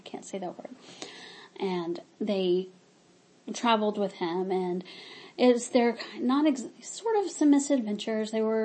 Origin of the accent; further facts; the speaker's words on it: the South, United States; And, you know, I grew up in the South, but I'm not sympathetic to the Southern cause, of course.